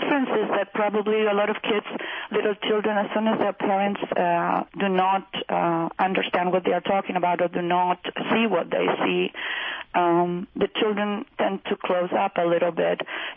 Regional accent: Argentina; moved away as an adult; now in United States; I was born in Argentina, and I actually lived there until 1996 when I moved with my husband, who happens to be American, and my two little children. I was raised Catholic

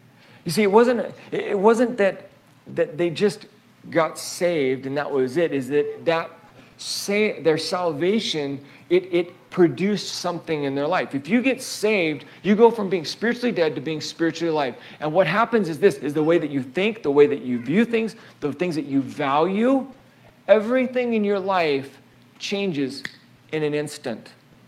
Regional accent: Oregon, United States; moved away as an adult; now in Boise, United States; For us, it was funny because when we came to Boise, I'm originally from Oregon, okay? Grew up there and got married and then found out I had to move because of my job.

